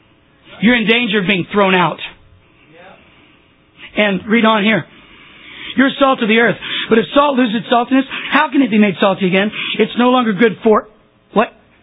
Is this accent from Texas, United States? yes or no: yes; Texas, United States; I grew up in Texas. Now you understand. If you're in Texas growing up, you don't play football, your manhood is questioned.